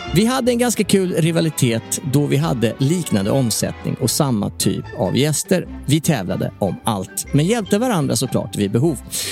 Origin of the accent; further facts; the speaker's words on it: Sweden; jag är svensk